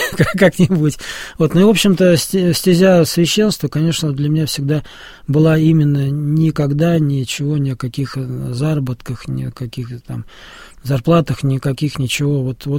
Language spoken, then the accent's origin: Russian; Moscow, Russia; я, хотя сам из Москвы